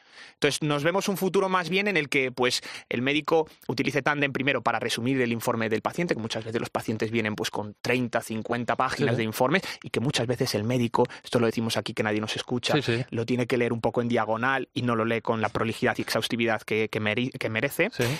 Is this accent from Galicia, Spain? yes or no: yes; Galicia, Spain; El otro día se lo escuchaba al director de sistemas de información del Sergas de mi tierra